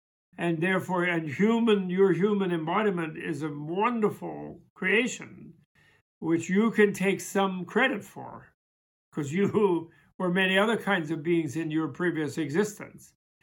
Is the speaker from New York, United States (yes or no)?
yes; New York, United States; being a New Yorker and an American.